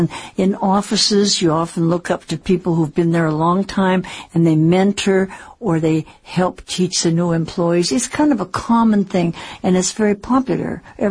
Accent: Seattle, Washington, United States; it's my hometown, you know that.

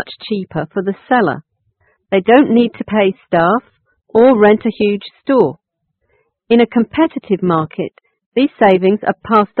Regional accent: China; now in United States; I came from China, and even in college, all we have to do in the class is to be a good listener.

